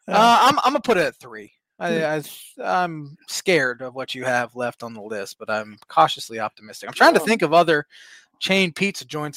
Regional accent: Rochester, Indiana, United States; You know, growing up in Rochester, Indiana, with fewer pizza places, Papa John's was living back in the day.

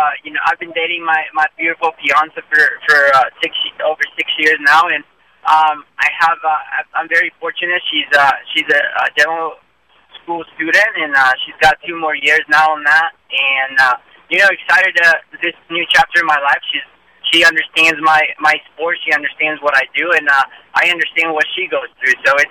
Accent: Quito, Pichincha, Ecuador; No, I'm from Quito, Ecuador.

